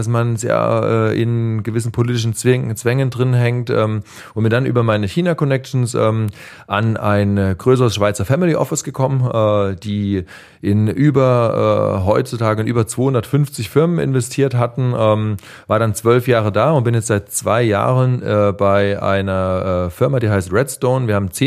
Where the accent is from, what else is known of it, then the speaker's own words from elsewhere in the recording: Dresden, Saxony, Germany; ich bin Dresdner bin in Dresden aufgewachsen, noch studiert an der TU Dresden als Wirtschaftsingenieur.